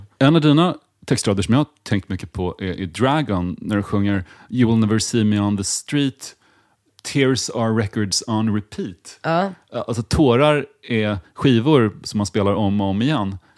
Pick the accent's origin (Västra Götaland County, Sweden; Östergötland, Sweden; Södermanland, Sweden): Östergötland, Sweden; Linköping; Jag kommer från Linköping